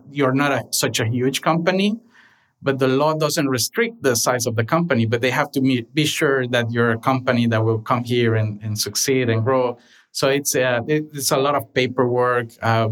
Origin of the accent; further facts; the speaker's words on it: Honduras; English is a second language; moved away as an adult; now in Los Angeles, United States; So I was born and raised in Honduras.